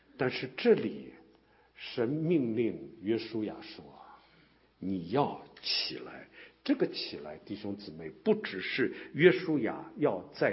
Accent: Shanghai, China; 那么我是上海人啊，上海话不叫巷子，巷子是北方话，上海话叫弄堂啊。

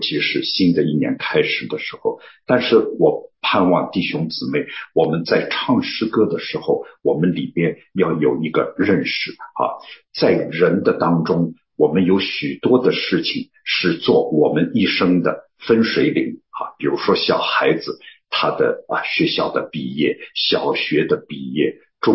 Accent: Shanghai, China; 当时我听的时候，我是上海人啊

